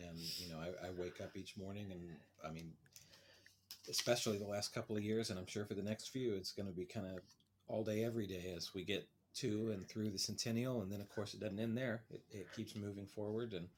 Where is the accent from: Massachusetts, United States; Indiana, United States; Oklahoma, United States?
Oklahoma, United States; I'm from Oklahoma, so I know I'm a little biased